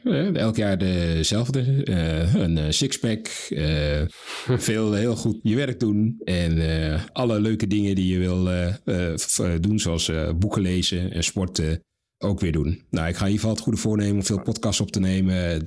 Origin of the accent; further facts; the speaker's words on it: Netherlands; Ja, dat bekende wereldkampioenschap in 1974, waar wij als Nederlanders nog wat bepaalde herinneringen aan hebben.